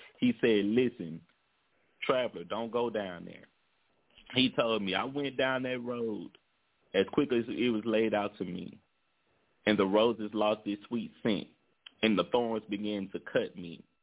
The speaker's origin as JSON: {"language": "English", "town": "Shreveport", "region": "Louisiana", "country": "United States", "tie": "born or raised there", "said": "they have a street in my city, in my hometown, Shreveport, named after you."}